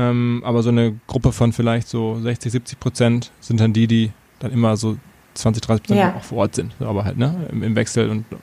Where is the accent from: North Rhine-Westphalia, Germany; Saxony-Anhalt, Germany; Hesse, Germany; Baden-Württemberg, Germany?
North Rhine-Westphalia, Germany; now in Hamburg, Germany; Unternehmer aus Hamburg, geboren im Ruhrgebiet, dort aufgewachsen